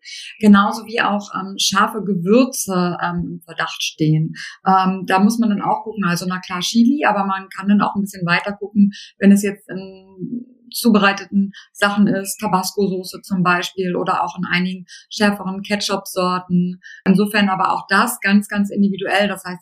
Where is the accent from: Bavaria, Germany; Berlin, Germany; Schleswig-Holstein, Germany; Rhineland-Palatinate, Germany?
Schleswig-Holstein, Germany; Helgoland; born there; Also eigentlich bin ich ja so ein Inselkind, ich bin ja auf Helgoland geboren.